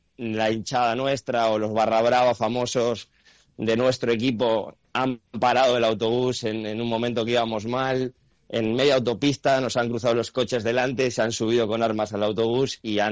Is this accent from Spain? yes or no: yes; Bilbao, Basque Country, Spain; now in Argentina; yo soy español, soy de Bilbao, soy vasco, pero llevo unos años aquí